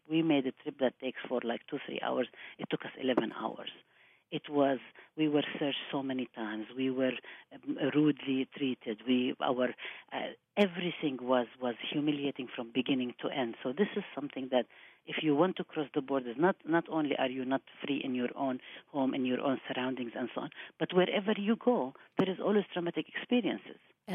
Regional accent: Palestine; the impulse is to always say Palestinian. You know, I'm from Palestine.

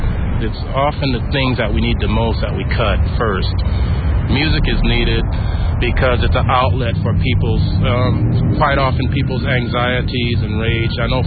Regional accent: Nigeria; moved away; also born or lived in Miami, United States; I'm originally from actually Nigeria. I moved back here from Miami, and I've lived in Portland before.

